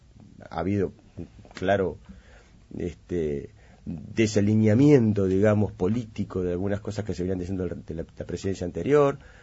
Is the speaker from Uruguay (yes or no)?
yes; Uruguay; Y como uruguayo, realmente yo sí quisiera que el presidente Vázquez buscara en la oposición